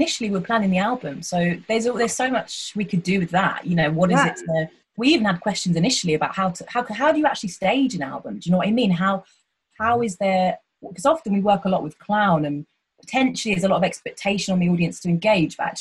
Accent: East of England, United Kingdom; when I say I'm from Hertfordshire

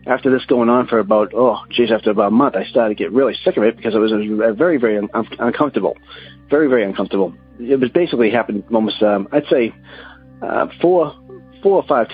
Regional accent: Massachusetts, United States; I'm from Massachusetts.

